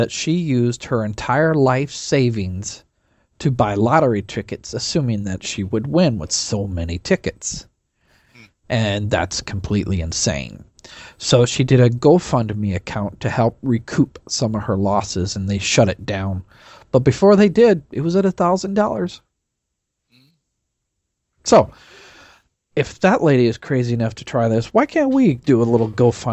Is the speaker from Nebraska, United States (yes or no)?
yes; Nebraska, United States; from Nebraska.